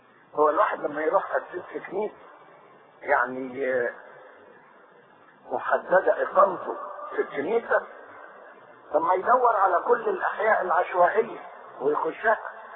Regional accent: Cairo, Cairo Governorate, Egypt; ده انا دايما بقول للخدام عندنا في القاهرة

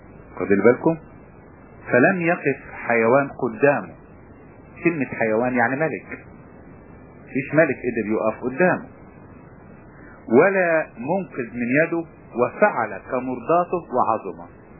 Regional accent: Egypt

